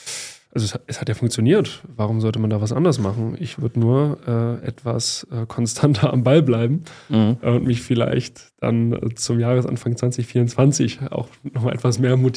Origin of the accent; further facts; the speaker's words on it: Düsseldorf, North Rhine-Westphalia, Germany; ich bin ja in Düsseldorf in der Großstadt aufgewachsen